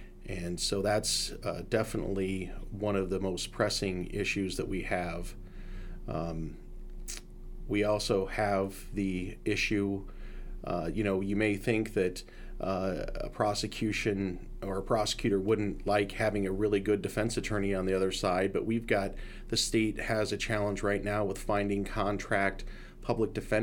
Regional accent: Council Bluffs, Iowa, United States; Sure. I grew up in Council Bluffs, Iowa, and I attended Simpson College

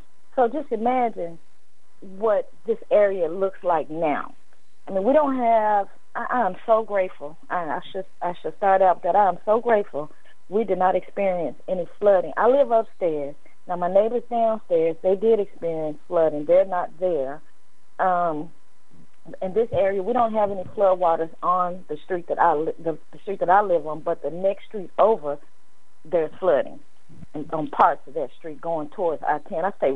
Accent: Memphis, Tennessee, United States; because I'm from Memphis, Tennessee, so we don't have hurricanes and all of that.

